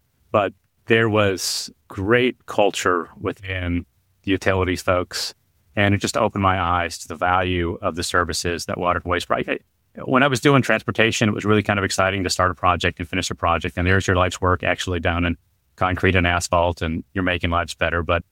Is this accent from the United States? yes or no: yes; Hilliard, Ohio, United States; I went to work for my hometown in Hilliard, where I grew up